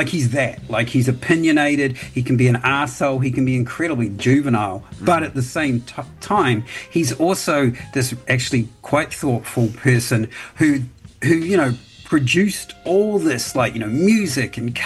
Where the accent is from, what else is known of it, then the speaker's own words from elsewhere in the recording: Dunedin, Otago, New Zealand; I grew up in Dunedin, and I had been listening to it as a high school student